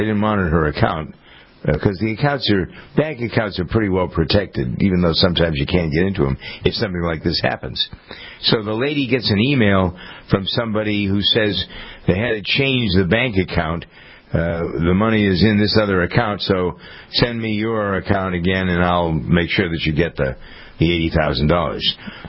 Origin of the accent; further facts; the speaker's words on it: Framingham, Massachusetts, United States; the guy in charge of our detective bureau here in my hometown of Framingham, we talked for about an hour about what the crime rate is here and how it has changed, because we both grew up in Framingham.